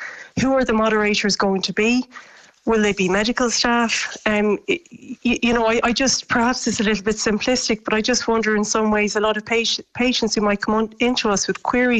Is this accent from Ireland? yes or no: yes; Ireland; We, as Irish people, we love to have that interpersonal relationship, especially with our doctor.